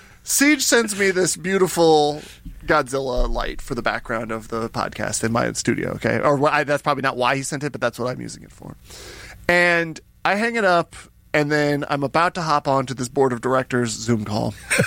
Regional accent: United States; I'm definitely an American citizen. Not an alien.

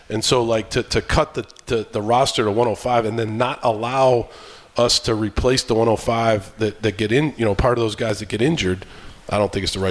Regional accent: Andover, Massachusetts, United States; who was a great defensive lineman from Andover, from my hometown.

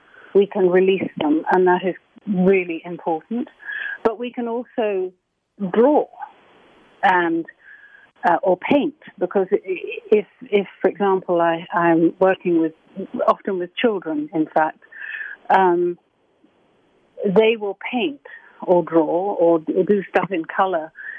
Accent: England, United Kingdom; For example, you know, I'm English, and so there is this sort of belief in England, or there has been, that it's really better to have a stiff upper lip

